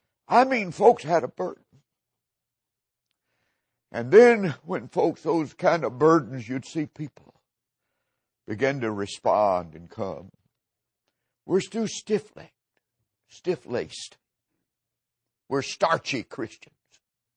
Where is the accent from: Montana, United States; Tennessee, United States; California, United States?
Tennessee, United States; there was a big fella, old fella from Tennessee, my home state.